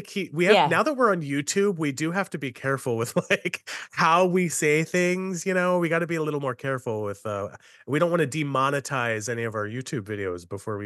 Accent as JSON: {"language": "English", "region": "Maryland", "country": "United States", "said": "Now, listen, I'm from Western Maryland."}